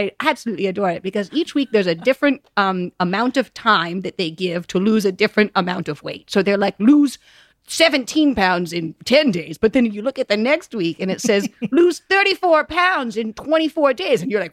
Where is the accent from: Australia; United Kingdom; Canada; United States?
United States; Rowayton, Connecticut; I'm from Rowayton, Connecticut.